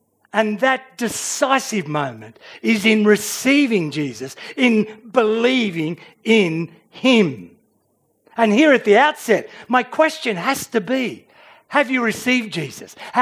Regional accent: Sydney, New South Wales, Australia; My heritage is farming. I come from a line of dairy farmers, albeit I grew up in Sydney.

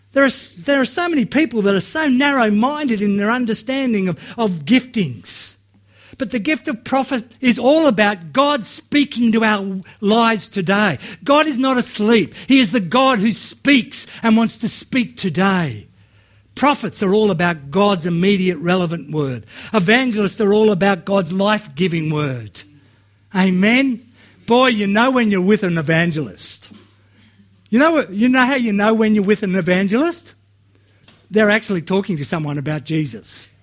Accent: Australia; I'm an Australian, I know that doesn't work. Might work in some cultures, but it doesn't work in Aussie culture.

